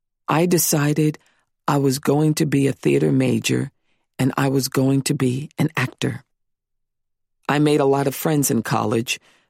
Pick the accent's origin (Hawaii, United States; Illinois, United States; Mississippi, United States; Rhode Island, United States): Rhode Island, United States; Central Falls; I didn't fit in with them because I was from Central Falls